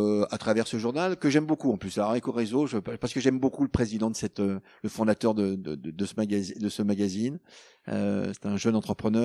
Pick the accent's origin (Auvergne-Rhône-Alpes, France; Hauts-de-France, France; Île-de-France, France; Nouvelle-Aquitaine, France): Hauts-de-France, France; Villers-Cotterêts; born there; je ne suis pas parisien, donc je suis né dans une petite ville. Je suis né à Villers-Cotterêts dans l'Aisne.